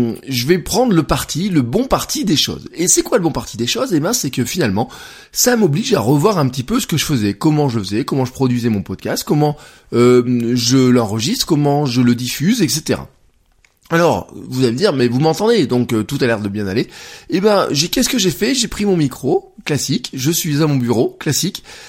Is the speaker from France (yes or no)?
yes; Auvergne-Rhône-Alpes, France; Hier le temps était très mitigé chez nous en Auvergne, hein.